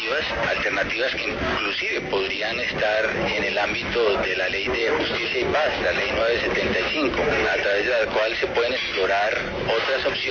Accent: Colombia; Como cualquier colombiano, lo celebro sobremanera.

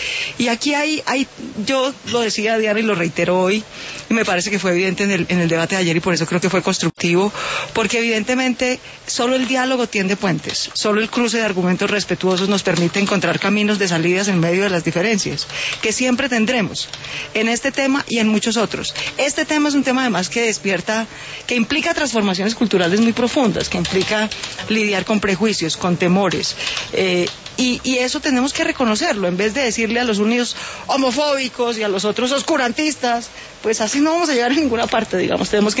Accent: Colombia

